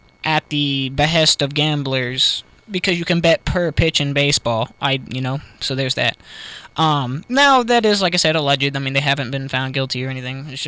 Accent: Ohio, United States; I mean, we're from Ohio, so it's fairly new around here.

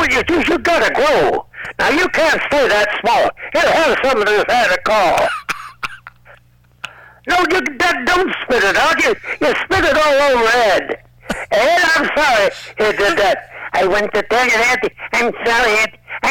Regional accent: France; I come from France, and in France, we also have a republic like you have.

